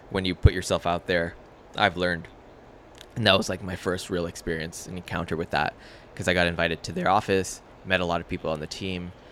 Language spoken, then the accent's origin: English; Toronto, Ontario, Canada; I'm the guy from Toronto that, you know, you know, tweeted out a selfie and you invited.